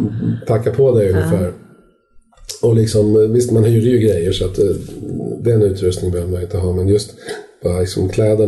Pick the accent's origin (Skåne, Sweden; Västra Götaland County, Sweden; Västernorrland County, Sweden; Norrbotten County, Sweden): Skåne, Sweden; Alltså jag är uppvuxen i Skåne